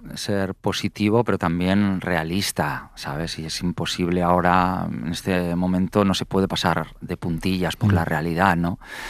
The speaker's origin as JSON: {"language": "Spanish", "region": "Catalonia", "country": "Spain", "said": "la música de raíz de mi tierra podría ser, ¿no?, la rumba catalana"}